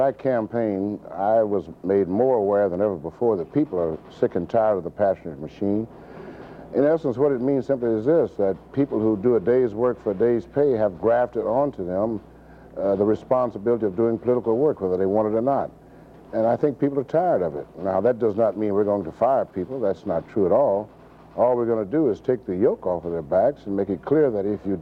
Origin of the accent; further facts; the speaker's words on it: Chicago, Illinois, United States; I was born and raised in Chicago. I know its problem. I know its communities. I know its people.